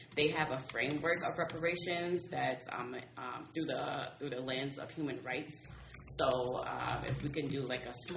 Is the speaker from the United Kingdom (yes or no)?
no; St. Paul, Minnesota, United States; I'm born and raised in St. Paul from the Roundel community. I'm also an American descendant of slaves. My family has history of chattel slavery.